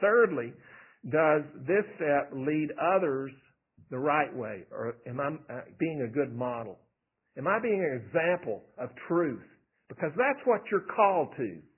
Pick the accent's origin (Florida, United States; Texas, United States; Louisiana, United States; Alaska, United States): Texas, United States; I grew up out in West Texas. Out there, there's a Spade Ranch.